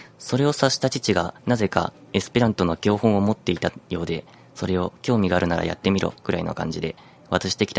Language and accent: Japanese; Hiroshima, Japan; now in Kyoto, Japan; 出身は広島の方だったんですけど。